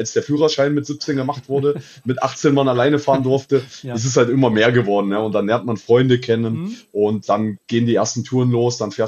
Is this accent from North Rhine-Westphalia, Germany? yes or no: no; Kassel, Hesse, Germany; ich wohne in Kassel, bin gebürtig Kassel, habe in Baunatal gewohnt, das ist so ein kleiner Vorort, kennt man vielleicht, auch mal zweite Liga gespielt.